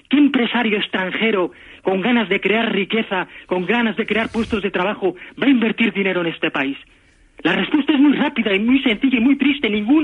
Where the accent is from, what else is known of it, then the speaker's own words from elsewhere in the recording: San Sebastián, Basque Country, Spain; que es de mi tierra, que es de San Sebastián